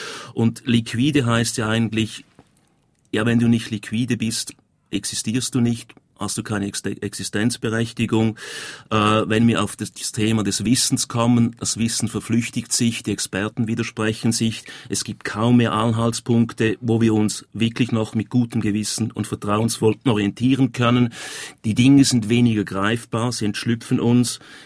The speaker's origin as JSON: {"language": "German", "country": "Switzerland", "said": "bei uns in der Schweiz"}